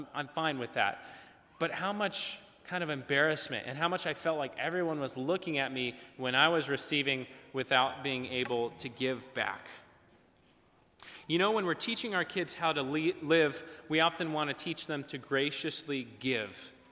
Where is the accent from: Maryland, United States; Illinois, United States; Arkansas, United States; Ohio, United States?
Ohio, United States; also born or lived in California; Some of you may know that I say I come from California, which is mostly true, but when I was a little boy, I actually lived in Ohio, and Ohio isn't too far from Kentucky